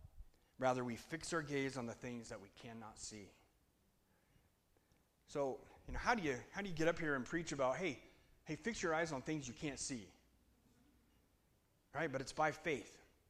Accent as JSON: {"language": "English", "town": "Spokane", "region": "Washington", "country": "United States", "said": "we're from Spokane. Full disclosure, I left the van unlocked here. I wouldn't do that where I'm from."}